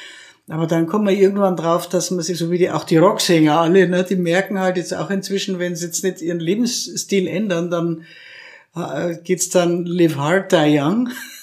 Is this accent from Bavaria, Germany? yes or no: yes; Krailling, Bavaria, Germany; Und ich bin in Kreiling im Würmtal aufgewachsen. Mhm. Da war die ganze … ansässig.